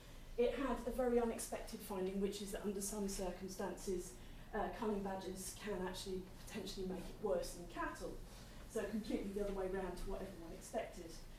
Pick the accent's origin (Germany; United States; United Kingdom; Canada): United Kingdom; London; I'm not a country person. I grew up in London, I always live in cities, I quite like living in cities.